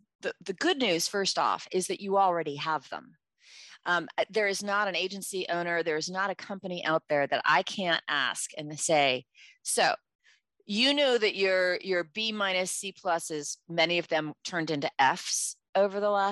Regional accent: New York City, New York, United States; I just used a cattle reference and I'm from New York City.

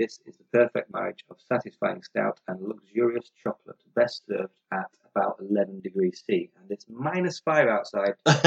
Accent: Yorkshire and the Humber, United Kingdom; accent: Yorkshire; Now, some of you might have guessed from the accent, although I've lost a lot of the accent, that I'm a Yorkshireman.

